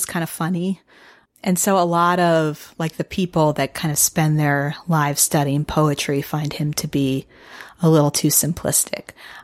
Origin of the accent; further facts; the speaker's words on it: Midwest, United States; I'm not from Michigan, but I'm from the Midwest.